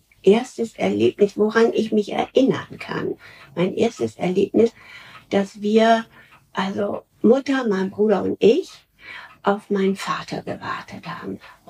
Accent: Lower Saxony, Germany; born there; Ich bin geboren im März 1944 in einem klitzekleinen Dorf in Ostfriesland. Ich glaube, wir hatten damals nur 300 Einwohner.

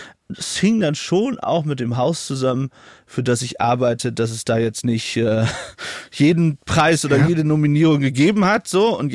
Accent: Northern Germany, Germany; so als Norddeutscher, da ist man ja eigentlich nicht so emotional. Jetzt meine Eltern kommen aus Essen und Hessen

